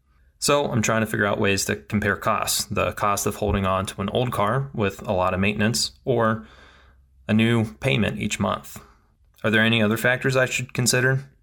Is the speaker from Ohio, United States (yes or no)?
yes; Cincinnati, Ohio, United States; I'm from Cincinnati.